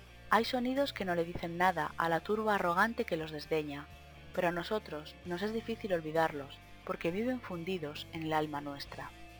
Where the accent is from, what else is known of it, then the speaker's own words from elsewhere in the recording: Spain; Ya hispanska, yo soy española